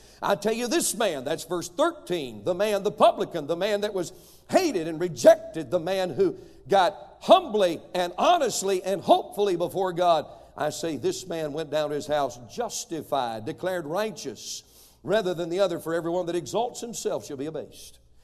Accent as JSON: {"language": "English", "region": "North Carolina", "country": "United States", "said": "I'm from North Carolina. We would say they were as crooked as a dog's hind leg."}